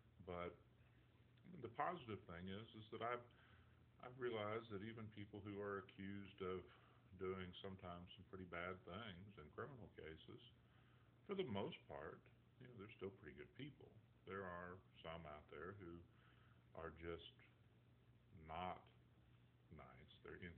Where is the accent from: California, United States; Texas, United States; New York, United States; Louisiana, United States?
Louisiana, United States; Bossier City; born there; I was born on Barksdale Air Force Base in Bossier City, Louisiana, which is just outside of Shreveport, Louisiana.